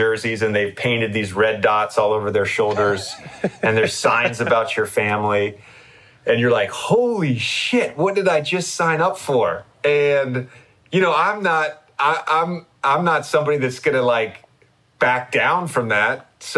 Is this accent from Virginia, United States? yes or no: yes; Virginia, United States; like UVA, and I was from Virginia, so UVA was on me hard